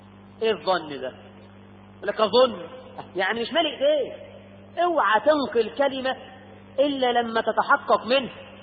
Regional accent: Egypt; إحنا كمصريين أكثر شعب تنتشر فيه الإشاعة، صح؟

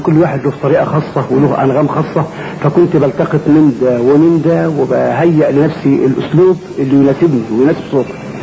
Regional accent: Minyat Mahallat Damana, Dakahlia, Egypt; من منية محل الدمنة دقهلية مركز المنصورة

